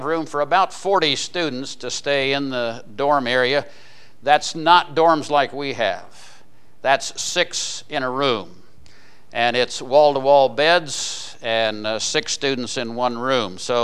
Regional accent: Ohio, United States; Whenever I tell them I'm from Ohio, they said, "Oh, Cleveland?" No, not Cleveland.

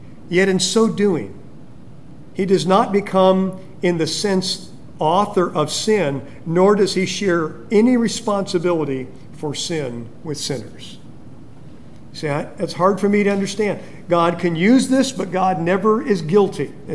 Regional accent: California, United States; As a young boy growing up in California, I got to visit my grandfather in Indiana

